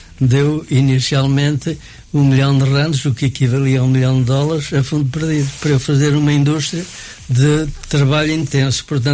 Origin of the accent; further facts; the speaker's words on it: Alcobaça, Leiria, Portugal; Portanto, eu sou natural de Alcobaça e, como alcobacense, aprendi a arte de pintor de loiça de Alcobaça nos anos 50.